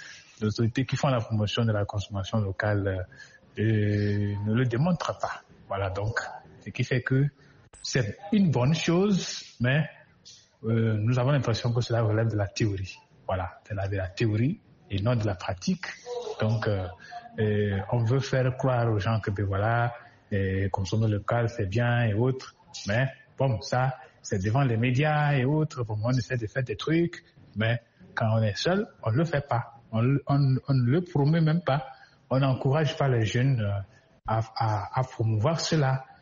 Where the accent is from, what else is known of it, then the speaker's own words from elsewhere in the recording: Togo; et plus particulièrement chez nous au Togo